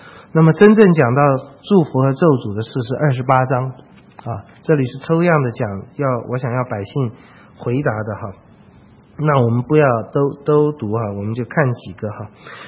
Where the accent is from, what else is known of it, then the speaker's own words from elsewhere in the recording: China; 会不会说我们中国人都把地界挪到？